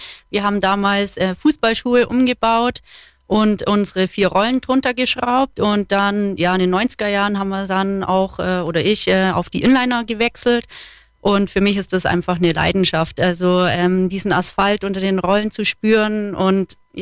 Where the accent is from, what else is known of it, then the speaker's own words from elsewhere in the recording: Marktoberdorf, Bavaria, Germany; Wir sind aus Marktoerdorf.